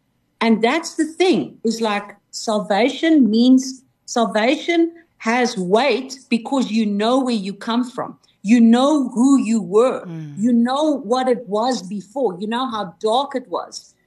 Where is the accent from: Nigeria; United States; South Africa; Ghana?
South Africa; first language Afrikaans; English is a second language; first song I ever wrote was actually Afrikaans. And so I have written material that is obviously in my mother language.